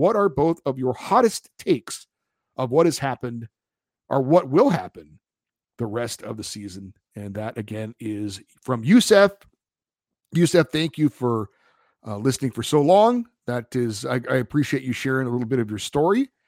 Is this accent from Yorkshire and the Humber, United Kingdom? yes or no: no; London, United Kingdom; Born and bred in London, I support my local team, Charlton Athletic